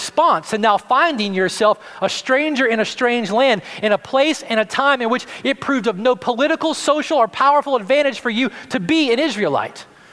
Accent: the South, United States; This, again, was another aspect of a world I grew up in the South, in the church.

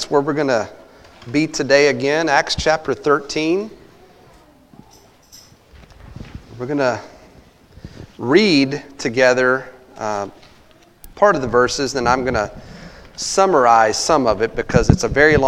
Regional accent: Texas, United States; It was about an hour from my hometown, and it was always in July, and so Texas, it was hotter than the pit of Hades at that time

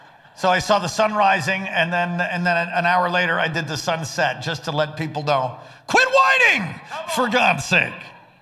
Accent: New York, United States; also born or lived in California / Washington / Hawaii; I grew up in New York. And I lived in California. And from there, I went to Washington, lived in the Seattle area. And I eventually ended up in Hawaii, and I lived in Hawaii for a total of 14 years.

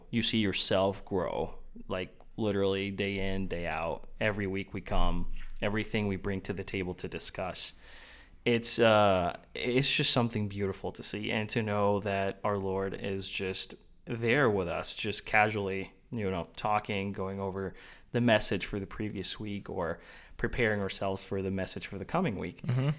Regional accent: Dominican Republic; so we grew up Catholic in the Dominican Republic. The Dominican Republic is one of the most devoted countries when it comes to, like, Catholicism.

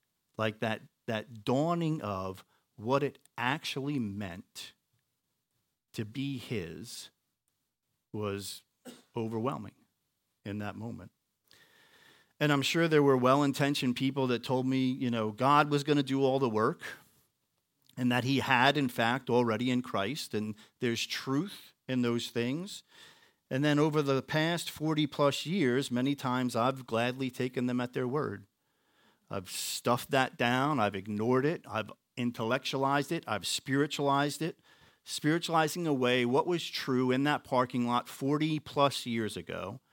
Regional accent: Mattituck, New York, United States; I grew up in Mattituck, which is a couple of towns to the west of that.

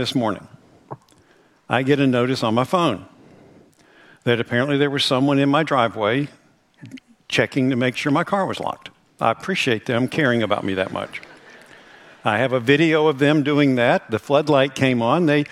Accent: West Virginia, United States; I'm from West Virginia. We live them up all year long

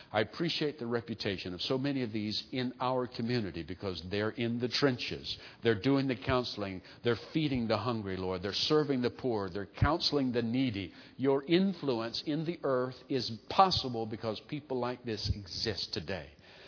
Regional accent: Texas, United States; born there; I was born in Texas, so it gives me standing.

